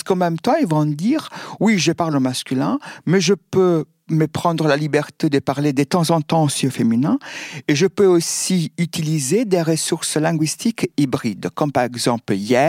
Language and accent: French; Italy; now in France; parce que justement, je viens d'Italie, je suis venu en France.